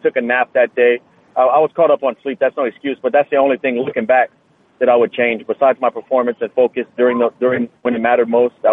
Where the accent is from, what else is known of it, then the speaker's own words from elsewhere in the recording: Louisiana, United States; maybe because I'm from Louisiana and train in South Florida, I'm used to the humidity and heat.